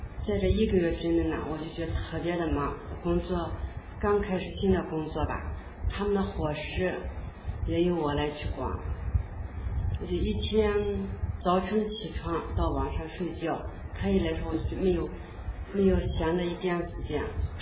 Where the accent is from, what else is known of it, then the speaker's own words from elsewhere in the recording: Gansu, China; now in Leibo, China; 我是来自甘肃的修女，我甘肃的工作是在孤儿院工作